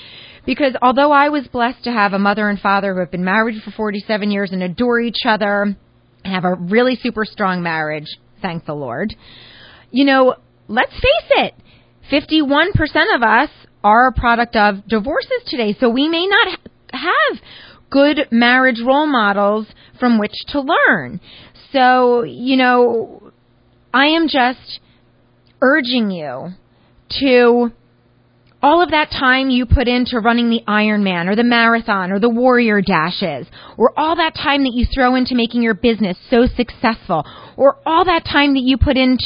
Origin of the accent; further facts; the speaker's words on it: Cheltenham, Pennsylvania, United States; I grew up in Cheltenham.